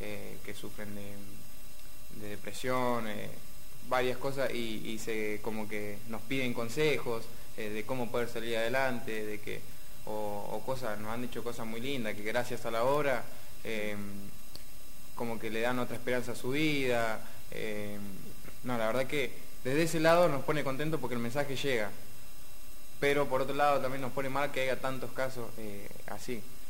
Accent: América, Buenos Aires, Argentina; moved away as an adult; now in Buenos Aires, Argentina; soy oriundo de América, no sé si conoces, sobre la Ruta 33, entre Trenquelauquen y Villegas.

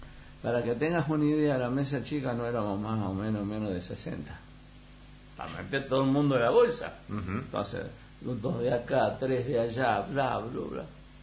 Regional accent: Colonia Caroya, Córdoba, Argentina; yo soy cordobés de Colonia Carolla. Ajá. De Colonia Carolla. Ese es el origen de la familia.

